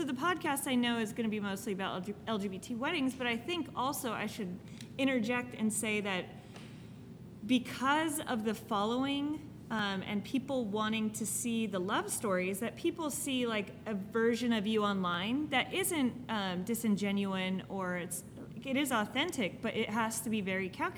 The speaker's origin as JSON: {"language": "English", "town": "Huntington Beach", "region": "California", "country": "United States", "tie": "born or raised there", "moved": "as an adult", "lives_now": "Texas, United States", "said": "Grew up in Orange County, Huntington Beach, L.A. area. And I moved away. I moved to Texas in 2010."}